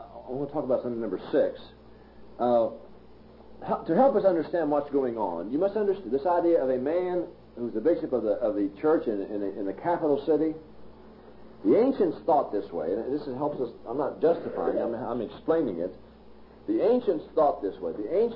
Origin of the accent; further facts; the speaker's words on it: Texas, United States; You know, I'm from Texas, therefore the world ought to, you know.